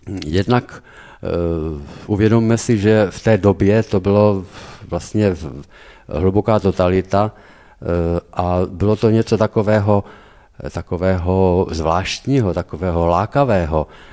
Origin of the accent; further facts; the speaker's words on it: Havířov, Moravian-Silesian Region, Czechia; jsme z Havířova, jsme z podobné církve, nebo ze stejné církve jako tady, to znamená z apoštolské církve.